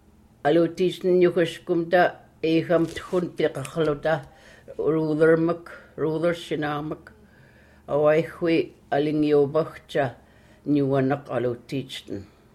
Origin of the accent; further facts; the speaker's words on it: Karluk, Alaska, United States; now in Kodiak, United States; I was born in Carluk, and I grew up in Carluk. I got married to my first husband in Carluk